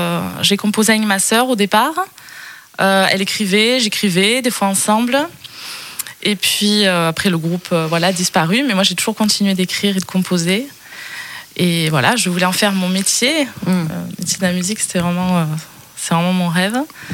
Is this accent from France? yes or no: yes; Avignon, Provence-Alpes-Côte d'Azur, France; now in Montlégès, France; Alors, ben, je suis native d'Avignon. Voilà, et j'habite un petit village en Provence.